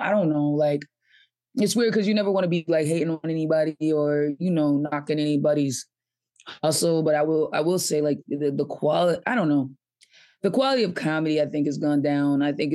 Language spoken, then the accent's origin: English; Boston, Massachusetts, United States; also born or lived in Atlanta; I grew up in Boston, and then I moved to Atlanta for a little while, like college age, and then came back to Boston. I started comedy in Boston.